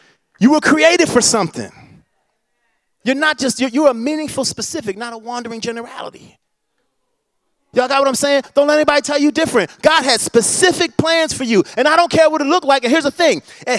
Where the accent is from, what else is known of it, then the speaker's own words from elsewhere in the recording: Baltimore, Maryland, United States; One of my favorite dudes. I'm from Baltimore.